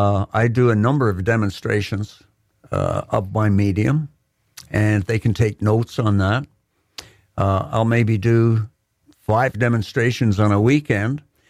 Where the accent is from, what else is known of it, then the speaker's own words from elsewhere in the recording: Orillia, Ontario, Canada; I grew up in Orillia. My parents moved there when I was 13 years old. And that was the beginning.